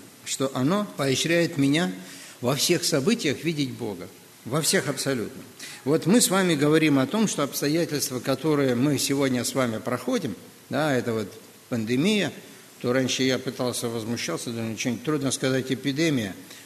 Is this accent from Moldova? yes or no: yes; Moldova; Я вырос в Молдавии, и там оползни – это было национальное бедствие.